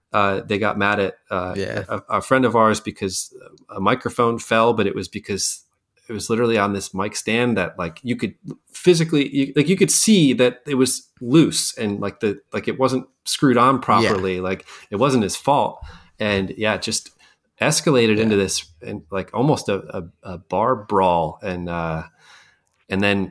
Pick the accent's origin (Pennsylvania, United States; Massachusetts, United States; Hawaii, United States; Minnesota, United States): Pennsylvania, United States; Scranton; I grew up in Scranton. Once a year, I would go to the Jersey Shore.